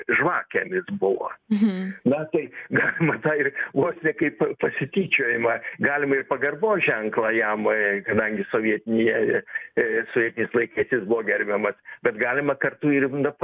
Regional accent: Užnemunė, Lithuania; Na, aš esu kilęs iš Užnemunės

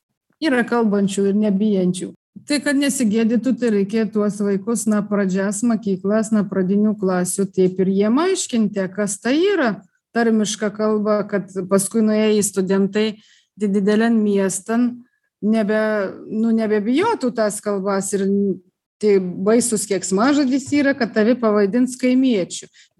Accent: Aukštaitija, Lithuania; Mes aukštaičiai tą neturim, aš biškį vat toj vietoj žemaičiam pavydžiu.

